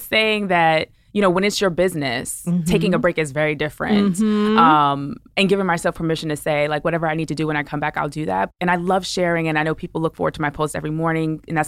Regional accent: Brooklyn, New York, United States; And I'm a New Yorker, right? I'm from Brooklyn.

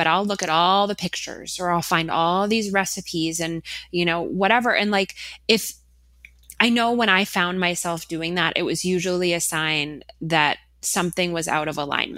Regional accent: Minnesota, United States; I haven't, although I am from Minnesota.

